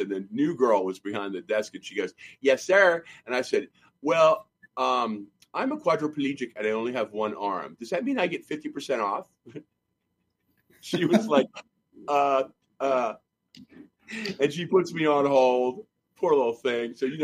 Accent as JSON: {"language": "English", "town": "Nashville", "region": "Tennessee", "country": "United States", "tie": "born or raised there", "said": "because growing up there, you know, I grew up in Bellevue."}